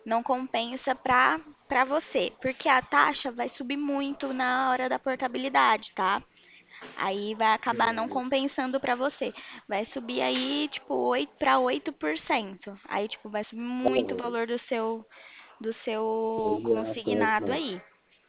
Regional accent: São Paulo, Brazil; eu sou interior de São Paulo.

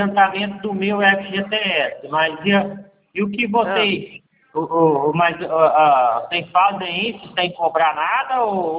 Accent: Franca, São Paulo, Brazil; Não, sou de Franca

